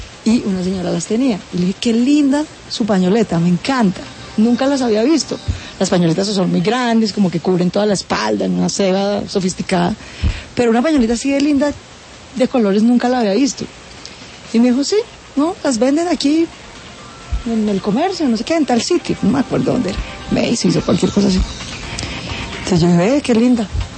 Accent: Bogotá, Colombia; Me conozco esta ciudad como la palma de la mano. Me duele ver a mi Bogotá como está. Sé que si nos unimos como bogotanos la sacamos adelante.

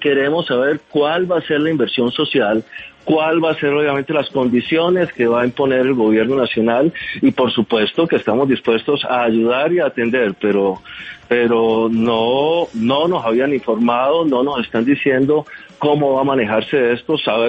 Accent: Cúcuta, Norte de Santander, Colombia; Se lo digo como norte santandereano, como cucuteño

